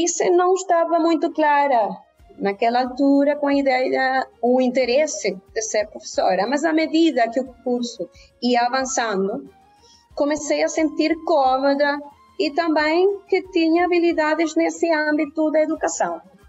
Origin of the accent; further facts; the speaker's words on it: Cagua, Aragua, Venezuela; also born or lived in Caracas; eu nasci em Caracas no dia 12 de junho de 1978 e morei lá até que fiz 5 anos. Sim? Meu pai tinha lá um restaurante, mas decidiu mudar para Cagua porque tinha comprado outro. E foi cá em Cagua